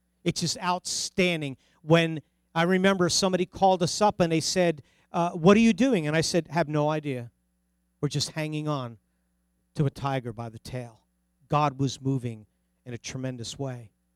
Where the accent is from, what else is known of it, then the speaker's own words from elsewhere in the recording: New Jersey, United States; accent: New Jersey; That's my New Jersey accent, sorter.